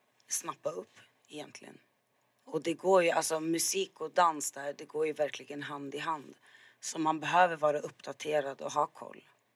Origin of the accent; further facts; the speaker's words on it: Uppsala, Uppsala County, Sweden; Jag och Vendela, vi är från Uppsala. Jag har oftast varit bland den enda svarta under stora delar av min tonårsperiod.